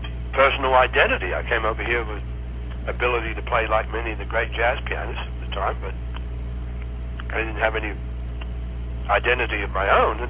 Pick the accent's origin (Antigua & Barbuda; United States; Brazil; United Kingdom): United Kingdom; England; moved away as an adult; But, now being English, we have no language problems.